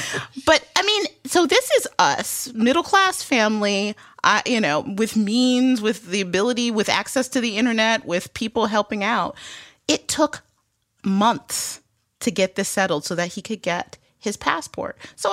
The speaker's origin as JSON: {"language": "English", "town": "Detroit", "region": "Michigan", "country": "United States", "said": "I'm from Detroit, which is a international border state, and there was a requirement. When I grew up, you could go to Canada with just your driver's license"}